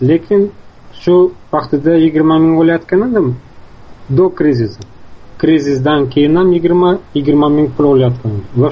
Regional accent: Bukhara, Bukhara Region, Uzbekistan; Buxorodan.

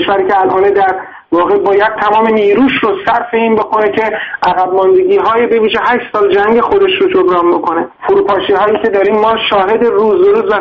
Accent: Iran; به عنوان یک ایرانی، من ایرانی

